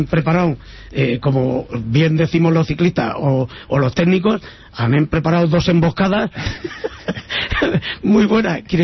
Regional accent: Spain; lo que somos deportistas, no, y somos españoles, claro.

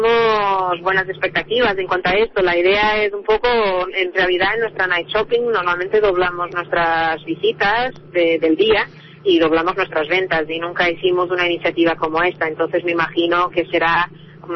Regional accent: Porto, Norte, Portugal; Spanish is a second language; Soy de Porto, soy portuguesa.

